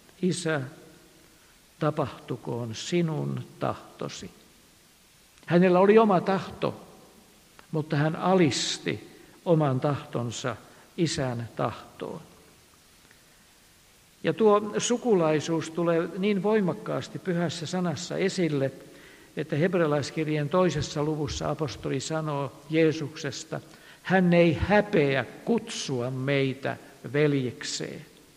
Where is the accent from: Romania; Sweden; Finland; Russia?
Finland; Helsinki, Uusimaa; minä olen ihan paljasjalkainen helsinkiläinen, kuinka niin?